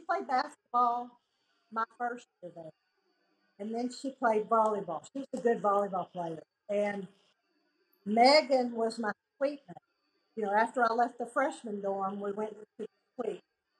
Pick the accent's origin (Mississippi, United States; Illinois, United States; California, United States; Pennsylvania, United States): Mississippi, United States; also born or lived in Tennessee; We moved to Mississippi from Tennessee, and I had three sisters.